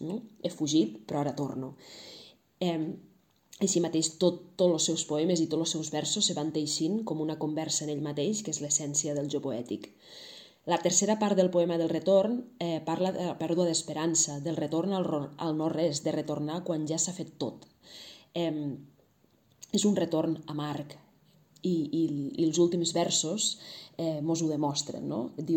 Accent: Alcanar, Catalonia, Spain; sóc d'Alcanar

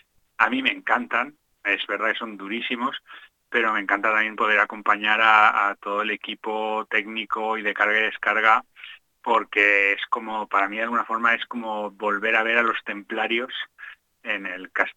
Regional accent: Valencia, Valencian Community, Spain; Yo, que soy de Valencia realmente

